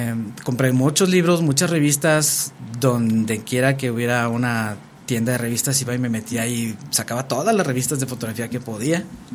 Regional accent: Sinaloa, Mexico; nosotros venimos del norte de Sinaloa, y en el norte de Sinaloa mi abuela tenía una hacienda.

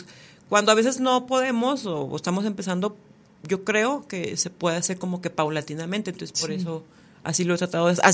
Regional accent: Mexico; me da gusto que podamos como mujeres o como mexicanos unirnos y apoyarnos entre nosotros

